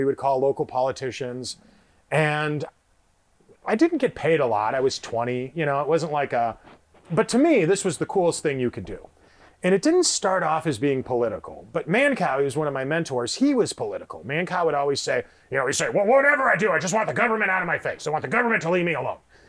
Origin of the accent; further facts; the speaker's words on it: Midwest, United States; now in Texas, United States; and I'm not from Chicago, I grew up an hour and a half from there, in a town that's kind of like Round Rock or Georgetown, just a cute little town in the Midwest.